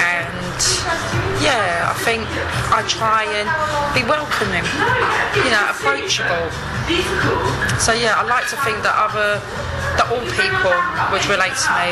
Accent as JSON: {"language": "English", "region": "London", "country": "United Kingdom", "said": "I always see London as totally different from Great Britain. As a Londoner, I like, all my friends are all from different cultures"}